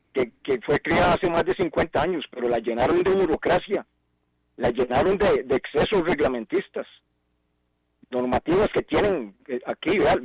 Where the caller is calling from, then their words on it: Desamparados, San José, Costa Rica; de Desamparados.